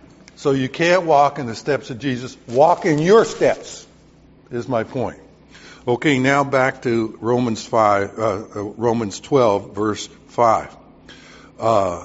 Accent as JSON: {"language": "English", "region": "Southern US", "country": "United States", "tie": "born or raised there", "said": "now I can say this because I grew up in the South."}